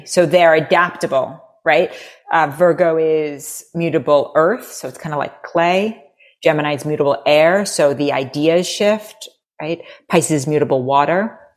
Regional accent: Manhattan, New York, United States; and I was raised in Manhattan

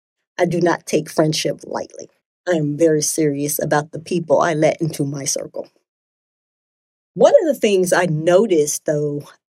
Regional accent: Denver, Colorado, United States; I was able to have a conversation with one of my friends that I grew up with in Denver so many years ago.

